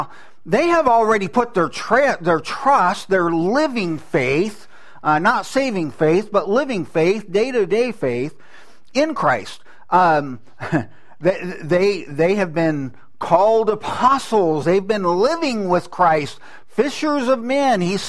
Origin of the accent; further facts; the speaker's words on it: California, United States; I grew up in the San Joaquin Valley, and so that is a huge valley.